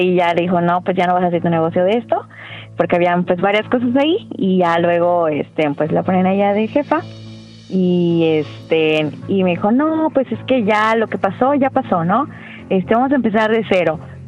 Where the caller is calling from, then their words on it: Yucatán, Mexico; De Yucatán.